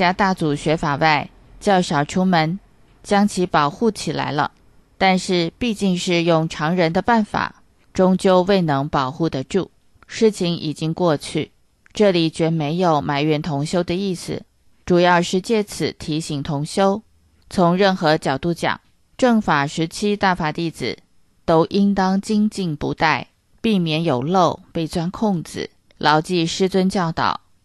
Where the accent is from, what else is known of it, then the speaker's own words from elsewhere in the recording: China; 我说我是中国人，只会说普通话